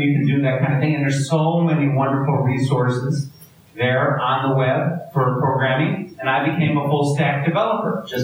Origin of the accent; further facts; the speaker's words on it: Wisconsin, United States; accent: Milwaukee; I grew up, that's where the strange Milwaukee accent is that I have, is Wisconsin.